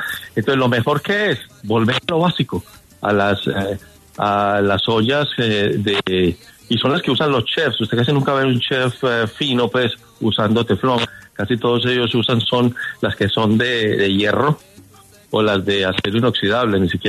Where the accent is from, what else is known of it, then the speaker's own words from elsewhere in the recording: Manizales, Caldas, Colombia; yo soy de Manizales, el agua de Manizales es una de las mejores del mundo